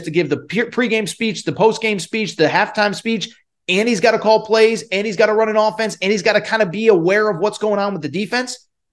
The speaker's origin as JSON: {"language": "English", "region": "Connecticut", "country": "United States", "tie": "born or raised there", "said": "I grew up in Connecticut."}